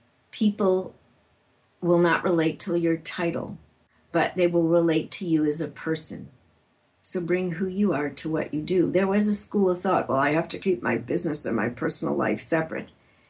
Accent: Chicago, Illinois, United States; I'm from Chicago. I'll talk about deep dish pizza for an hour.

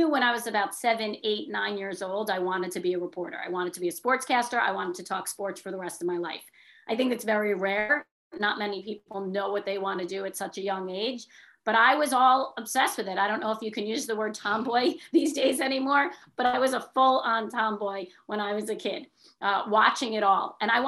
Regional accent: New York, United States; I grew up in New York.

